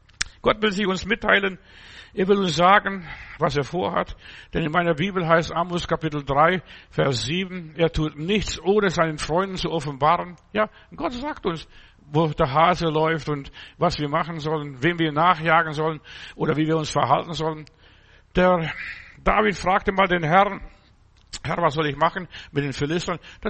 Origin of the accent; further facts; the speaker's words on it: Augsburg, Bavaria, Germany; Ich bin an einem Baggersee bei uns zu Hause in Augsburg